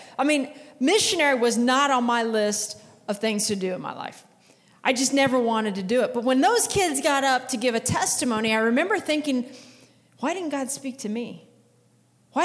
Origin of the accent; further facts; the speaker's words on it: St. Joseph, Missouri, United States; I was born and raised in St. Joseph. I know it all. I graduated from Central.